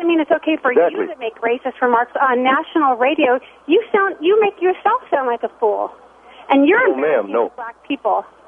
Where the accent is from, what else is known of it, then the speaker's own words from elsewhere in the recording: Hawaii, United States; born there; I was born in Hawaii.